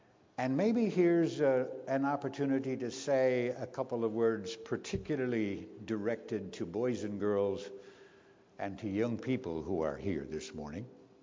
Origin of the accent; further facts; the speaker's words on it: Minnesota, United States; And I remember complaining sometime about the chores I had to do on that farm in which I grew up in Minnesota.